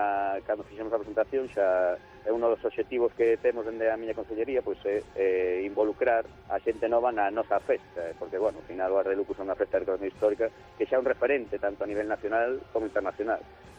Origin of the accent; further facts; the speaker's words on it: Lugo, Galicia, Spain; somos galegos, somos de Lugo e a climatoloxía nunca foi un impedimento para nós.